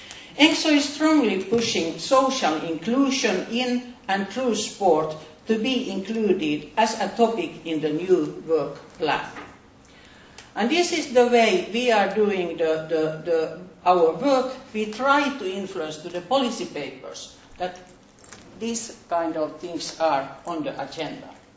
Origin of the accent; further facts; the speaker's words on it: Helsinki, Uusimaa, Finland; English is a second language; I am proud that you are having this event in my hometown, Helsinki.